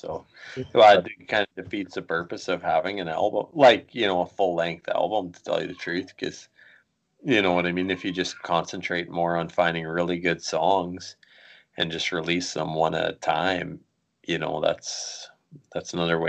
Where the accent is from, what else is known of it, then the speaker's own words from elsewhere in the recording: Archerville, Canada; But at the time, like when I was growing up in this small town, he had this album